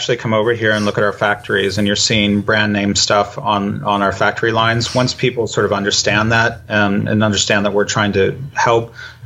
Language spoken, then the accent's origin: English; California, United States; now in China; hey, I'm from California, I'm not scary, I'm living in China